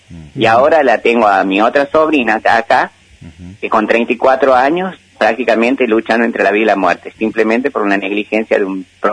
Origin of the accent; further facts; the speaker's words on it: Guandacol, La Rioja, Argentina; yo soy oriundo de Guandacol, nací allá, me crecí